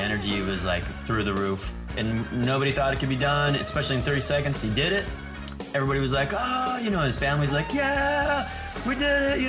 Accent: Utah, United States; also born or lived in Texas / California / Washington; So I was born in Utah. We stayed there for about 6 months, moved to Texas for 6 months, California for 6 months, spent 8 years in Washington, and then came back to Utah and spent 16 years

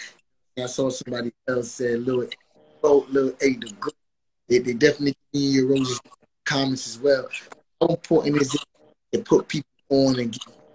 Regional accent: Jamaica; now in New York, United States; I'm Jamaican.

